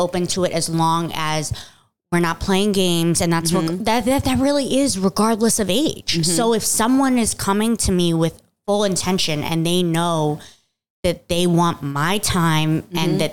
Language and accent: English; Virginia, United States; And it's funny because I'm from Nova, Northern Virginia.